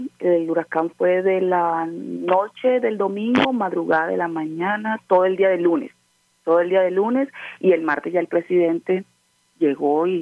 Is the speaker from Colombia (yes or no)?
yes; Manatí, Atlántico, Colombia; Yo sí soy de acá, de Manatí Atlántico.